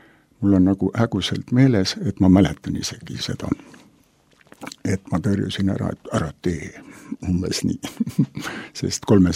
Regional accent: Märjamaa, Rapla County, Estonia; Ma olen Läänemaa pärit sündinud. Märjamaa meil on ikkagi Läänemaa, kuigi ta praegu kuulub nagu Rapla maakonna alla, aga siis ta oli ikkagi Läänemaa ja Märjamaa rajoon ja oblast ja mis ta kõik on olnud. Ja siis hakkasin Märjamaa keskkoolis käima.

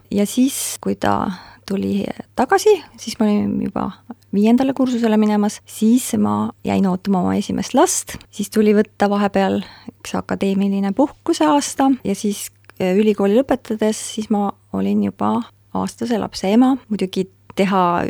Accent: Tartu, Tartu County, Estonia; born there; Ja ma olen sündinud Tartus tudengite lapsena ja selle tõttu esimesed kolm pool eluaastat elasime Tartus.

